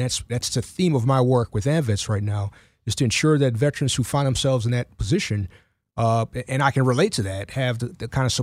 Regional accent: Buffalo, New York, United States; I'm from Buffalo, New York.

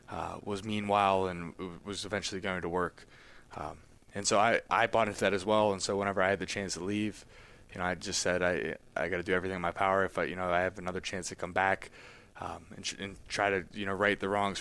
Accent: Pittsburgh, Pennsylvania, United States; He came in and, spoke to us because I'm from Pittsburgh

